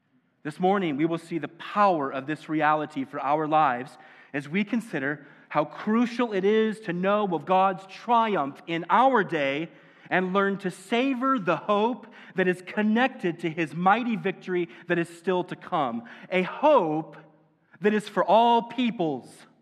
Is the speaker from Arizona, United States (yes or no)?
no; Iowa, United States; And in my home state, a state which has no professional sports teams nearby